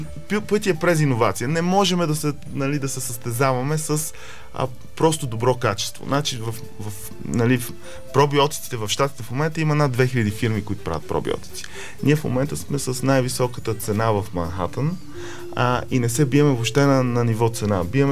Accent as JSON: {"language": "Bulgarian", "town": "Plovdiv", "region": "Plovdiv Province", "country": "Bulgaria", "tie": "born there", "said": "Роден съм в Пловдив, но моите родители двамата са в София. Са от София"}